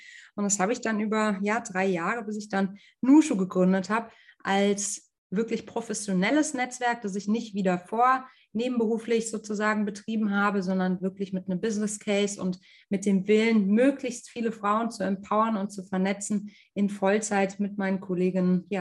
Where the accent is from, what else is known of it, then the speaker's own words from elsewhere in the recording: Munich, Bavaria, Germany; born there; now in Hamburg, Germany; Ich bin gebürtige Münchnerin, bin nach Hamburg gezogen